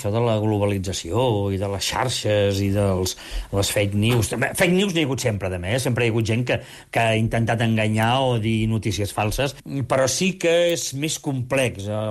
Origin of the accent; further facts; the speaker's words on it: Catalonia, Spain; now in Madrid, Spain; no he deixat mai de ser un periodista català, i sóc català, i penso en català